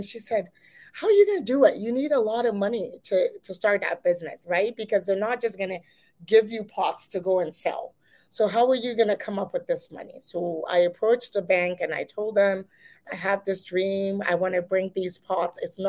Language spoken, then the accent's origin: English; Ghana; now in Canada; And I'm not from Canada. I'm Ghanaian. And so even if, I live here, I always have to think about back home